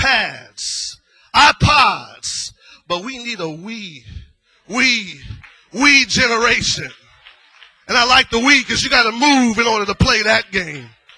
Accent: Epps, Alabama, United States; I'm from Alabama. I lived in Epps, Alabama, population of 200 people. When my family left, it went under 200. And you knew everybody.

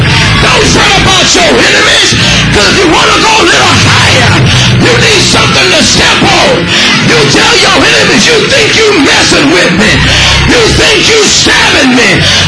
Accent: California, United States; I'm from California. I'm looking at Norwood and Tanya, who now take up residence in California.

